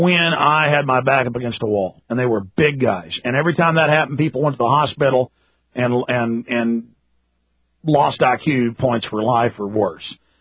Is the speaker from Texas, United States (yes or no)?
yes; Dallas, Texas, United States; and this is how I grew up in Dallas. Thank God Austin didn't like this, but I grew up a lot of rough stuff.